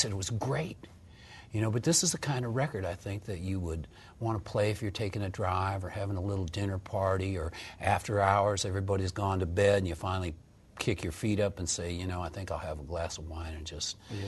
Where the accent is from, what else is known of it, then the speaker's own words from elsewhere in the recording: Detroit, Michigan, United States; now in California, United States; When I was growing up in Detroit, you know, the TV was on, the radio was on.